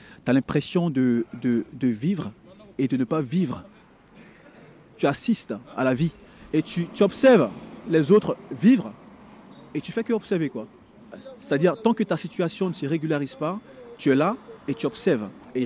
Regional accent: Côte d’Ivoire; Je suis originaire de la Côte d'Ivoire.

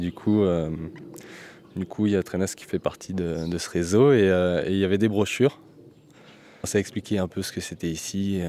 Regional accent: Lyon, Auvergne-Rhône-Alpes, France; moi, j'avais 16 ans et je savais pas du tout que ça existait parce que moi, je venais de Lyon.

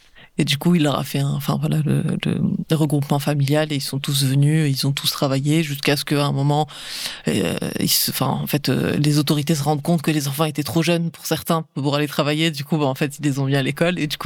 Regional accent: Provence-Alpes-Côte d'Azur, France; Je me suis installée il n'y a pas très longtemps à la campagne et je suis plutôt une citadine. J'ai grandi sur la Côte d'Azur et en ville.

